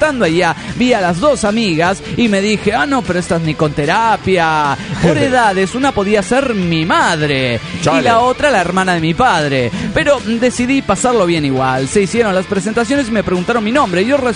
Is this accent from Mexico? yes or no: yes; Querétaro, Mexico; de Querétaro, México.